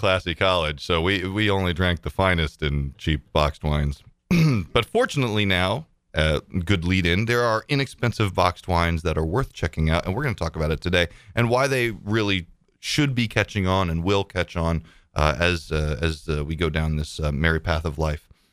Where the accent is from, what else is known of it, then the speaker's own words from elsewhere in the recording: United States; I'm an American. I want that.